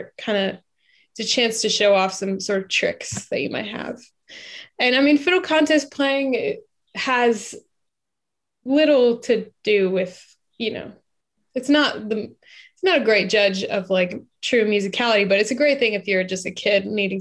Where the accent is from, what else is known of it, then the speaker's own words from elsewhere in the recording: Oak Park, Illinois, United States; So I'm from Chicago. I was raised on the west side of Chicago in Oak Park. And my parents were originally from the East Coast